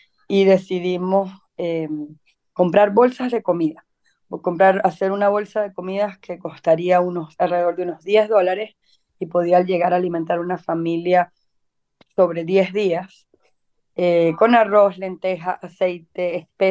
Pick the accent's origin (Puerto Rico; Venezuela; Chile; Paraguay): Venezuela; also born or lived in India; yo soy venezolana, de trabajo social en Venezuela